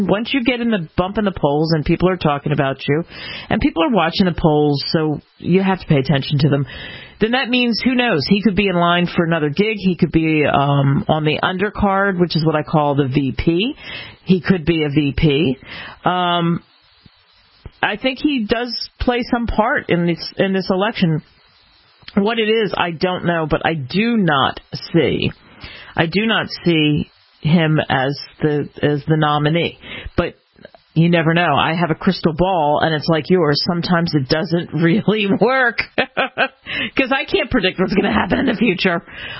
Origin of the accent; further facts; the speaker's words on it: Lancaster, Pennsylvania, United States; because I grew up in and around Lancaster, and I got a big smile when I heard you mention that.